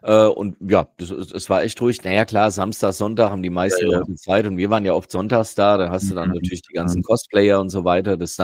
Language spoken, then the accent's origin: German; Eddersheim, Hesse, Germany; born there; in meinem Geburtsort in Eddersheim gab es mal einen